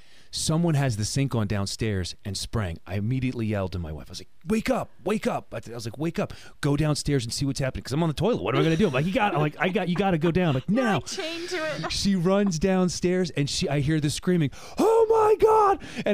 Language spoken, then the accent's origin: English; New Jersey, United States; I'm from New Jersey. Like I moved down to the Keys and I'm like, holy moly, this is crazy.